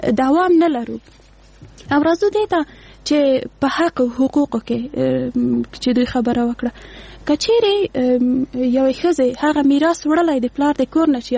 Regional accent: Afghanistan; موږ په افغانستان کې 40 کاله کېږي جنګ لرو، یعنی موږ نسلونه په جنګ کې پیدا شوي، په جنګ کې لوی شوي، په جنګ کې مري.

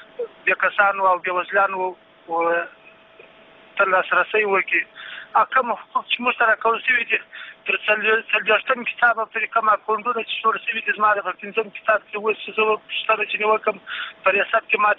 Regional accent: Kandahar, Afghanistan; زه د کندهار ولایت یو تن

